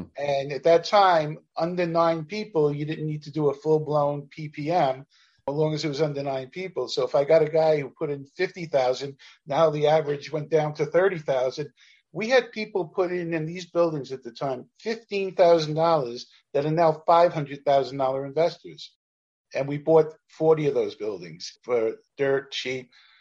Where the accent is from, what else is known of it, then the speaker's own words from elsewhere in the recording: Brooklyn, New York, United States; I was a kid from Canarsie, Brooklyn. Came from a very poor family, dysfunctional family.